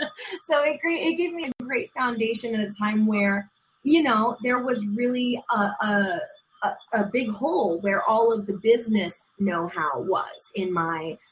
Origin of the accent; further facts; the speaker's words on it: New Jersey, United States; And I was only taking one class, and I'm from Jersey, and I went to school in Jersey.